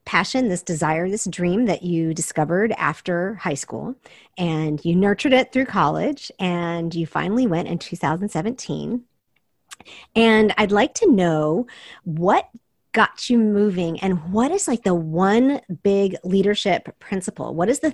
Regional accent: South Korea; growing up in Korea, we had Konglish, so I totally understand.

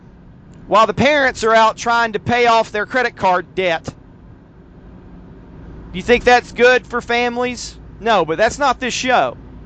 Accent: Chattanooga, Tennessee, United States; I grew up in Chattanooga, Central Baptist Church in Hickson.

